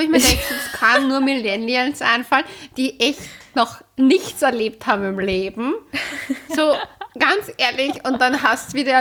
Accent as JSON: {"language": "German", "country": "Austria", "said": "Wir sind ja auch Österreicher."}